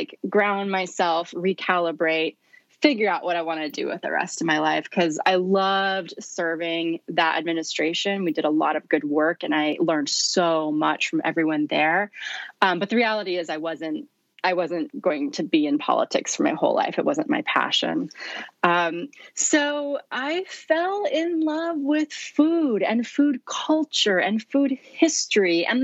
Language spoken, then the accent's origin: English; Nevada, United States; born there; I was born in Nevada, and from as early as I can remember, I wanted to be a ballerina.